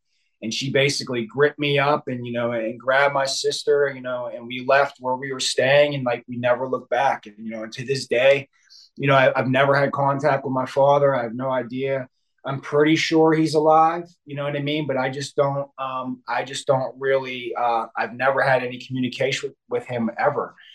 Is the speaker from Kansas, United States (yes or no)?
no; Pittsburgh, Pennsylvania, United States; I am from Pittsburgh, Pennsylvania